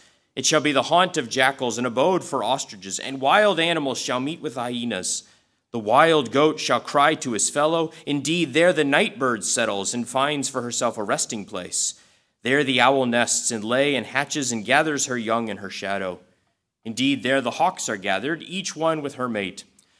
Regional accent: Wisconsin, United States; When I was growing up in Wisconsin, deer hunting season was a big deal, a very big deal.

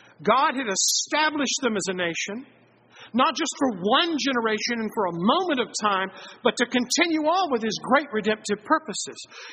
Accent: Rice, Virginia, United States; I said, "Well, it's kind of from Central Virginia."

